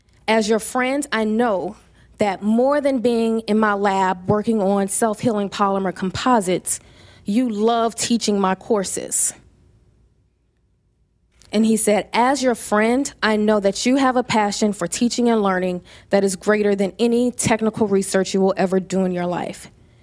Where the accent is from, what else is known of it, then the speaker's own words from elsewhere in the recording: Louisiana, United States; But I am from Louisiana. I am a Southern debutante.